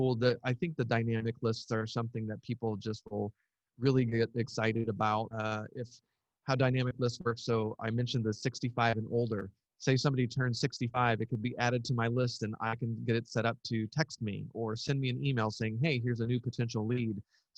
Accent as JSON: {"language": "English", "town": "Boston", "region": "Massachusetts", "country": "United States", "said": "So apparently I'm from Boston, but it's really, really hot."}